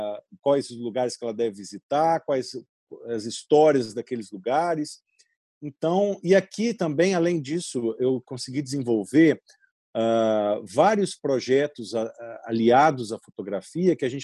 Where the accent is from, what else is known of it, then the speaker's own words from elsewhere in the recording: Brazil; now in Paris, France; eu sou brasileiro, eu estou em Paris, eu estou mostrando Paris para os brasileiros.